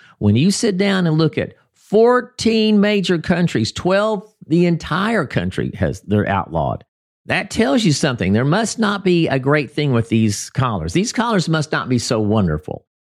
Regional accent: United States; Now let's talk about my home country, the United States.

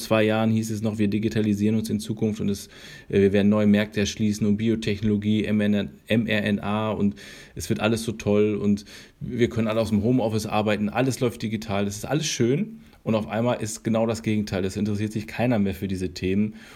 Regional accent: Bielefeld, North Rhine-Westphalia, Germany; als Bielefelder bist du dieses Auf und Ab gewohnt

